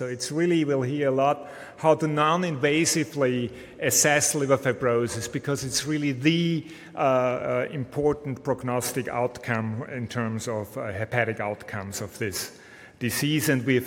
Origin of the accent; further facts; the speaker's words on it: Vienna, Austria; here at the Medical University of Vienna. So welcome to my hometown